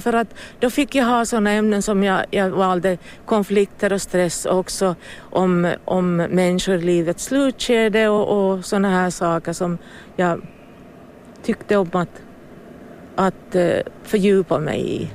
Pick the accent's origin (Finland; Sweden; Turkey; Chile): Finland; Närpes, Ostrobothnia; Jag är hemma från landet, jag kommer från Närpes och får tillbaka till mina rötter. Jag är ju bott i Pjelax, men nu får jag till Yttermark.